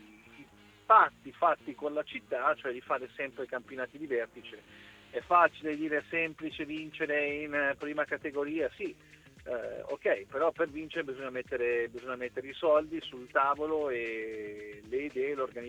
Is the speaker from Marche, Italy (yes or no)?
yes; Ancona, Marche, Italy; io lo dico da Anconetano